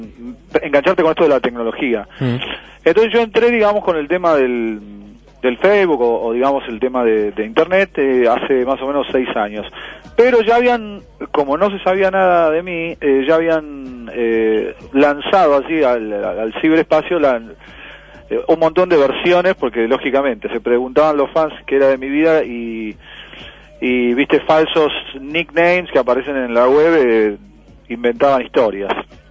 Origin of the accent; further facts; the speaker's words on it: Montevideo, Uruguay; born there; Y yo nací en Montevideo, no en Las Piedras.